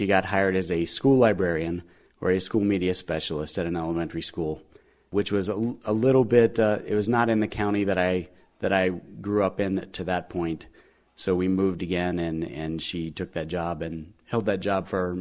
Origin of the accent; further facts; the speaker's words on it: Cincinnati, Ohio, United States; also born or lived in Detroit; I was born in Detroit and then grew up in Cincinnati in northern Kentucky.